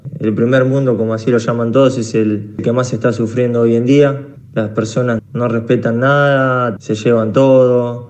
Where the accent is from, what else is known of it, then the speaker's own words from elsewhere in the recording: Argentina; soy argentino y tengo familia ahí